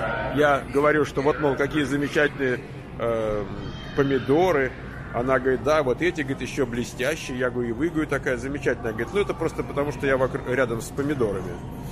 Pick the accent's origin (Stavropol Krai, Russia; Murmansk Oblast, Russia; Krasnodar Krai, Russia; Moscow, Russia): Moscow, Russia; Я рос в Москве. Там в Подмосковье груши не растут.